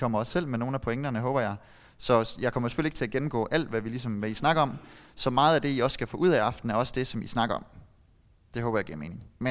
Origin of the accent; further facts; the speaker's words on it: Bording, Central Denmark Region, Denmark; now in Gjern, Denmark; jeg er opvokset i Bording og er faktisk kommet her i huset.